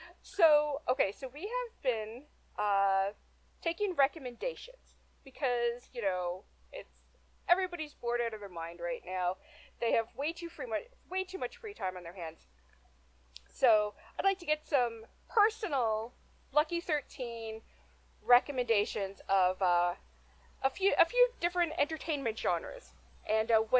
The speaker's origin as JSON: {"language": "English", "town": "Toronto", "region": "Ontario", "country": "Canada", "said": "I don't have a ton of experience in small towns. I'm from Toronto."}